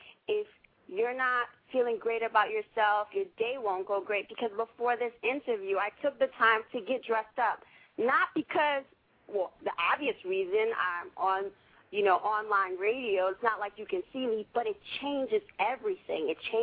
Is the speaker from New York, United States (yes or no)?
yes; New York City, New York, United States; also born or lived in California; I would definitely want to expand into other cities like my hometown, New York, and even California, I think, would be a great place to expand, in Miami.